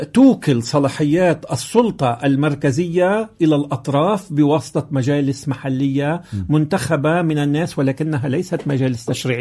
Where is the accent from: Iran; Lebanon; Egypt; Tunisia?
Lebanon; نحن كلبنانيين